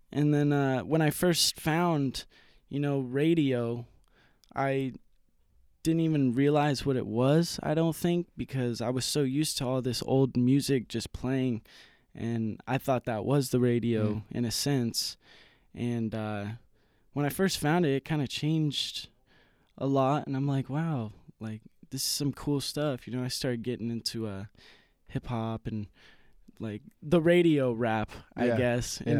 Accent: Beaverton, Oregon, United States; also born or lived in Utah; Yeah, I grew up in Beaverton, Oregon. And then I started playing music in Utah

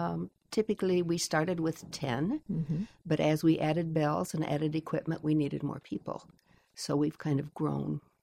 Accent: Ohio, United States; moved away as an adult; Jan and I grew up together in Ohio and met here after we had gone through college and married and lived elsewhere

